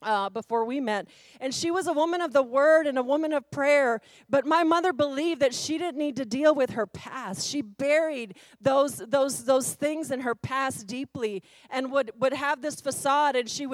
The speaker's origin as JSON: {"language": "English", "town": "Austin", "region": "Texas", "country": "United States", "tie": "born or raised there", "said": "So I grew up in Austin, Texas from the age 10 on, back when it was the hood and you couldn't even walk your dog in East Austin."}